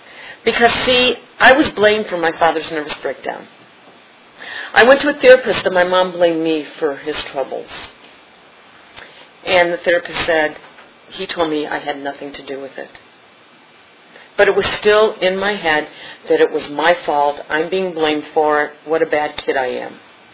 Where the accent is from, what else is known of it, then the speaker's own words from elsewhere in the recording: St. Louis, Missouri, United States; I mean, we even had a maid. I'm from St. Louis.